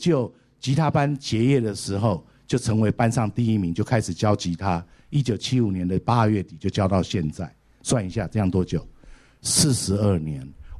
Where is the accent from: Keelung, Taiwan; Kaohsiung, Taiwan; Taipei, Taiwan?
Taipei, Taiwan; 我是从小土生土长 ，Made in Taiwan， 然后在台北长大